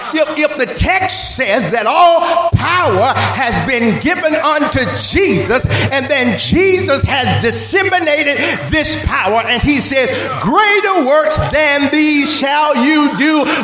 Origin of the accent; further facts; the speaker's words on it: Florida, United States; I found that out because I'm from North Florida